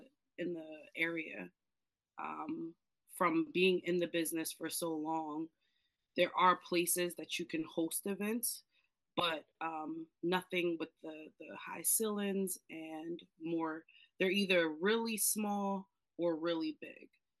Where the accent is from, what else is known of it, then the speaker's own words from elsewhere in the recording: Piscataway, New Jersey, United States; I am originally from Piscataway. I graduated from Piscataway in 2003.